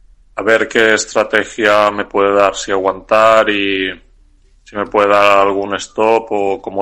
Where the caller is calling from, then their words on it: Menorca, Balearic Islands, Spain; de Menorca.